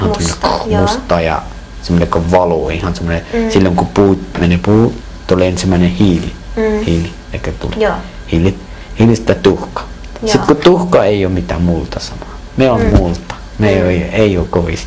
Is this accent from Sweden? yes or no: no; Kabul, Afghanistan; Finnish is a second language; now in Finland; Mä oon Afganistanista. Mhm. Joo. Syntyi Kabulissa.